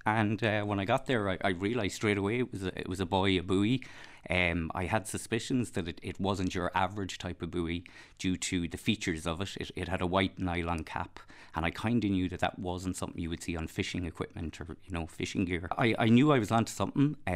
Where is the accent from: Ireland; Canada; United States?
Ireland; Blacksod, Connacht; Growing up in Blacksod, which is a coastal village